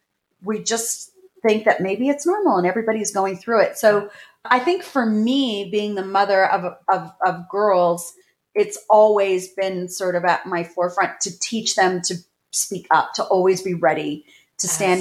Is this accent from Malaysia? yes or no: no; Canada; we're Canadian.